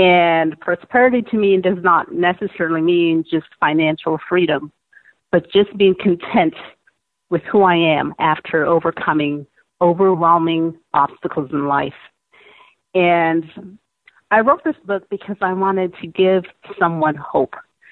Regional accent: Montego Bay, Saint James, Jamaica; born there; Okay, so I was born in Montego Bay, Jamaica, which everyone knows is a third world country, a very poor country.

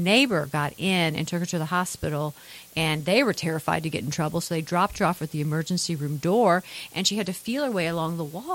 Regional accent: Louisville, Kentucky, United States; I grew up in the Okolona neighborhood, went to Guardian Angels when it was Guardian Angels.

